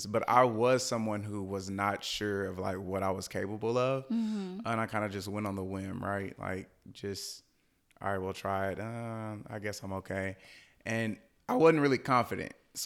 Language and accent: English; Texarkana, Texas, United States; accent: country twang; I'm from Texarkana, Texas, which is how me and Devin met. So we were in high school.